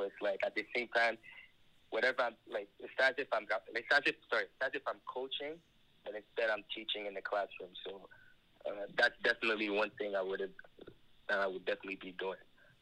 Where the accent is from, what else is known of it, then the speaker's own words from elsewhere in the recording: Canada; being Canadian, you know, we're coming, you know, from a different country and then going to the States on a full scholarship